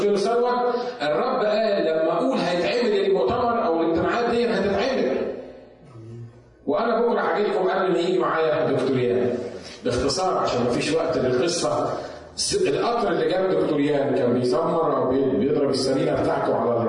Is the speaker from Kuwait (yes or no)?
no; Egypt; والاعتقال عندنا في مصر تقعد 40 يوم في السجن قبل ما يسمعوا لك